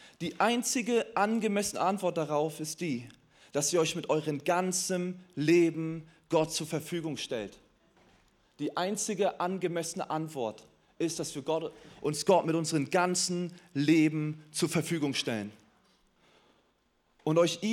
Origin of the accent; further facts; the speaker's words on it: Mecklenburg-Vorpommern, Germany; Ich bin in Mecklenburg-Vorpommern groß geworden. Und da gab es so eine Dorfkirche.